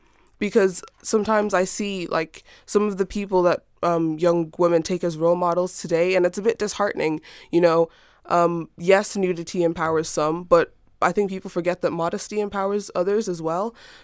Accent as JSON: {"language": "English", "country": "Ireland", "tie": "born or raised there", "said": "I was born in Ireland. I've lived here my whole life."}